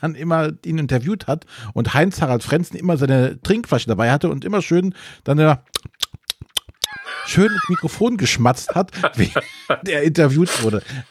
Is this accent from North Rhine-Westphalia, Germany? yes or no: yes; Brühl, North Rhine-Westphalia, Germany; ich komme ja ursprünglich aus Brühl und da ist ja Kerpen nicht weit entfernt.